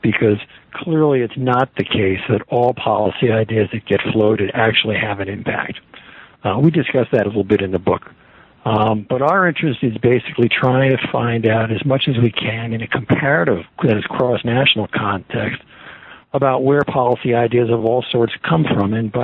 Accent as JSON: {"language": "English", "country": "United States", "said": "Uwe is a Dane. I'm an American, so there are two cases right there."}